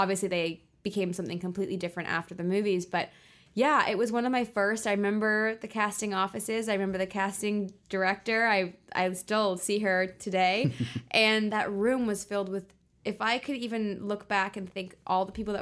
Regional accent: Los Angeles, California, United States; also born or lived in England; I'm 15 years old. I'm a girl from Los Angeles. And I was born in England.

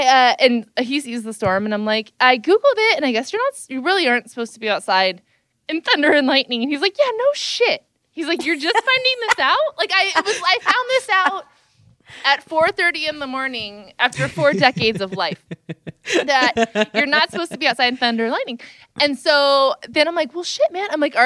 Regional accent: California, United States; But I'm from California, obviously, as you all know.

